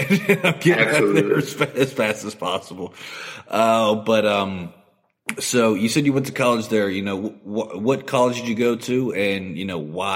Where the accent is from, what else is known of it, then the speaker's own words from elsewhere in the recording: West Virginia, United States; I was the dream school growing up in West Virginia, huge Mountaineer fan, was going to go to West Virginia and swim